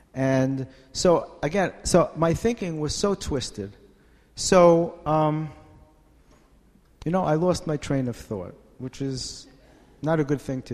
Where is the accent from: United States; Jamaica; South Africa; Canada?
United States; Bronx, New York; When I grew up in the Bronx, it was very rare to have Jewish heroin addicts.